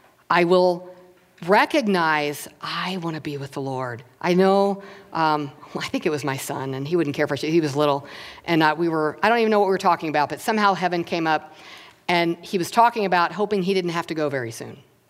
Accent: Florida, United States; I'm from Florida. We had a lot of beaches.

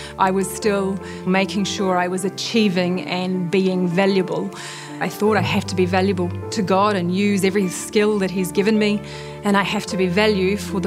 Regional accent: New Zealand; moved away as an adult; now in Cambodia; I'm from New Zealand, and I currently live and have lived for 7 years in Cambodia.

